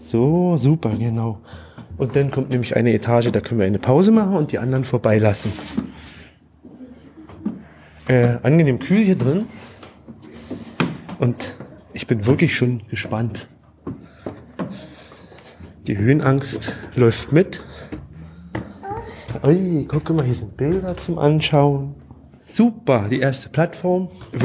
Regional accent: Cottbus, Brandenburg, Germany; moved away; Ich komme ja aus Cottbus, bin dann vor 7 Jahren weggezogen, bin immer noch gerne

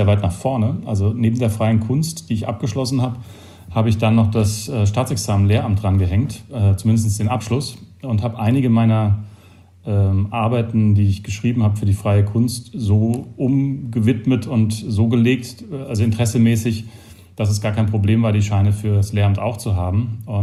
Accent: Mannheim, Baden-Württemberg, Germany; born there; also born or lived in Rhineland-Palatinate; Ja, ich bin Mannheimer, obwohl ich da nie gewohnt habe, dort geboren, 1972, am Tag vor Weihnachten. Zur Oberstufe ging es dann aus Land nach Rheinland-Pfalz

